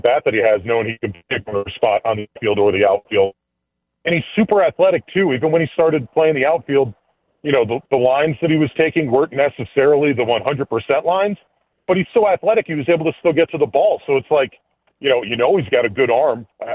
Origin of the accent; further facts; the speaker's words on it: Pennsylvania, United States; I grew up in Pennsylvania. It's not really the team you root for.